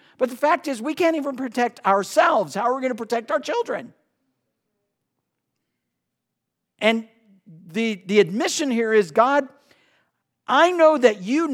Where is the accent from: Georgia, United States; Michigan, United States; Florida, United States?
Georgia, United States; growing up in Georgia, we had no choice. It was yes, ma'am, yes, sir.